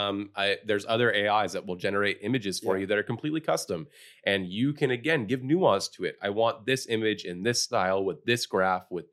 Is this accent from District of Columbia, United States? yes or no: no; San Diego, California, United States; I feel that I grew up here in San Diego.